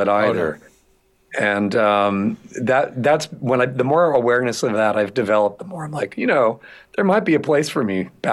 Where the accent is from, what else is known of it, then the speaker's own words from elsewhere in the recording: Asheville, North Carolina, United States; But I grew up in Asheville, North Carolina.